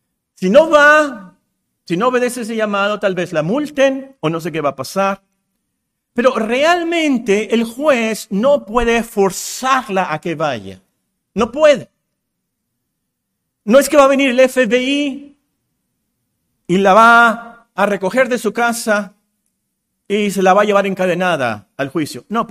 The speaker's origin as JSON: {"language": "Spanish", "country": "Mexico", "said": "yo soy más mexicano que los nopales, como dicen, ¿verdad?"}